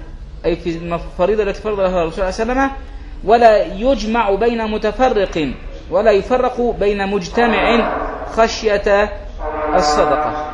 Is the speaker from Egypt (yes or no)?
yes; Egypt; احنا حتى عندنا في مصر نقول ده راجل جدع